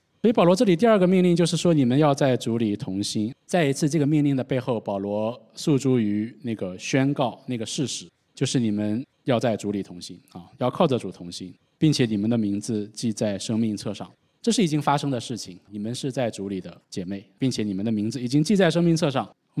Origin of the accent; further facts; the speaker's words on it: China; 特别是我们从国内来的，我们都已经习惯于一个人单枪匹马的这个过独木桥